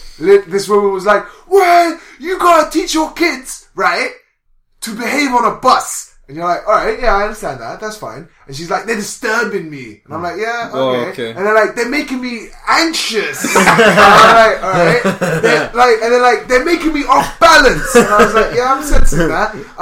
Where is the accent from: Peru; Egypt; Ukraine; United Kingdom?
United Kingdom; England; I just know, because I feel like as an English person, I do not confront people who are doing bad stuff.